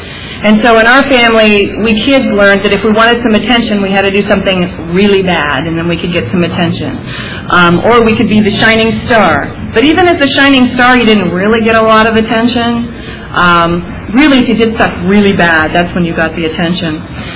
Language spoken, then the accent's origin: English; Berkeley, California, United States; I was a very happy child growing up in Berkeley